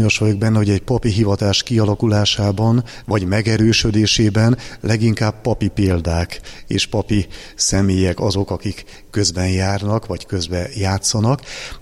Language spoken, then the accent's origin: Hungarian; Balassagyarmat, Nógrád, Hungary; abból a városból, ahonnan származom, Balassagyarmatról